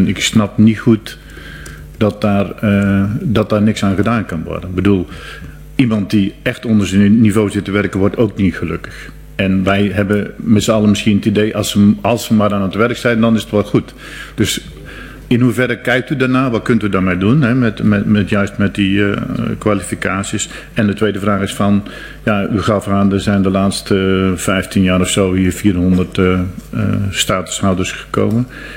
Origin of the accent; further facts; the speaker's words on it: North Brabant, Netherlands; toen ik als Brabander in het Westen werkte, heb ik andere Brabanders ook geholpen en hun mij ook.